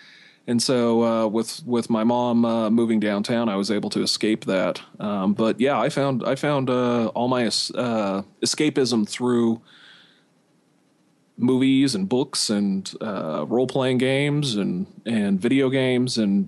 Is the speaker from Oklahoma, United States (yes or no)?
no; Midvale, Utah, United States; my mom decided to go back to school up at the University of Utah and move downtown, and I grew up in Midvale.